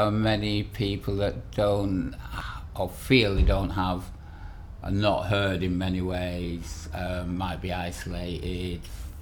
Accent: Lancaster, North West England, United Kingdom; moved away as an adult; now in London, United Kingdom; I'm 47 years old, and I'm originally from Lancaster in the Northwest, but I've been in London now for probably over 20 years, so... More of a Londoner than a Northerner, really.

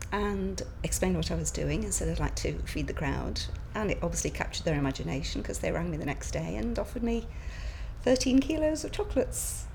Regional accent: Crosby, North West England, United Kingdom; I'm 57, and I'm from Crosby, near Liverpool.

